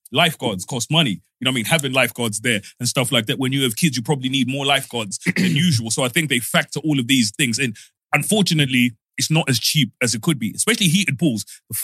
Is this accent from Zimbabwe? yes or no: yes; Zimbabwe; Growing up in Zimbabwe, for me, like, every school I went to, so again, I went private school most of my life